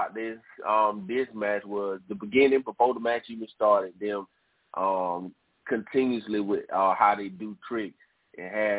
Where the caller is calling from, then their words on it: Georgia, United States; from Georgia.